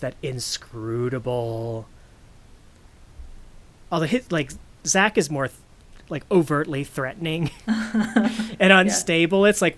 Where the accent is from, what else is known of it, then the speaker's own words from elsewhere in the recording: the South, United States; I grew up in the South with a kind of an evangelical Protestant background.